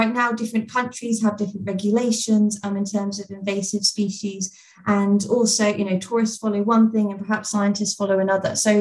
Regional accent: Poole, South West England, United Kingdom; I'm from Poole in Dorset, so I wasn't familiar with mountains or snow

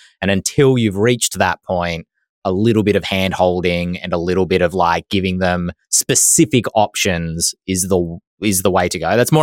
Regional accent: Australia; Yeah, fellow Aussie, fellow larrikin.

